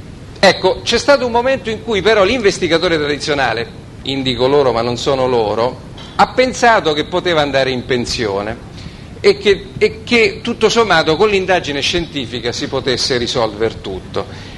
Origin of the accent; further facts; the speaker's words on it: Rome, Lazio, Italy; now in Parma, Italy; io sono romano, non so perché, infatti sono andato via da Roma per questo